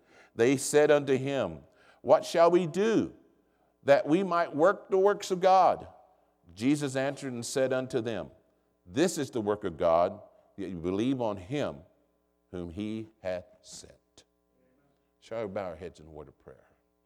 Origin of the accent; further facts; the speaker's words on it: United States; somebody would honk a horn, I'd think they know I'm American.